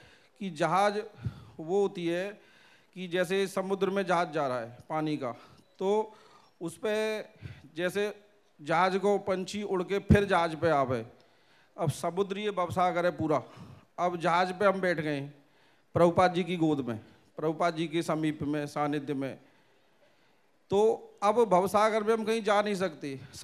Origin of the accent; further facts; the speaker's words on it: Nandgaon, Uttar Pradesh, India; मैं नंदगांव का निवासी हूं